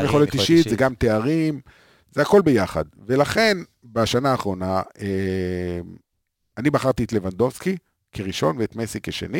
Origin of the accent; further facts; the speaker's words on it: Beersheba, Southern District, Israel; אין דרבי באר שבעי, אין לנו את מי